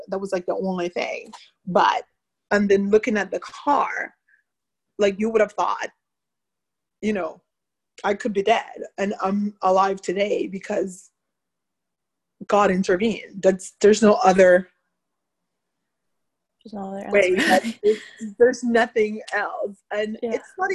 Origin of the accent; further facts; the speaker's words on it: Cayman Islands; now in Texas, United States; So quick background story. I'm actually from the Cayman Islands. I moved to Texas about 4 years ago.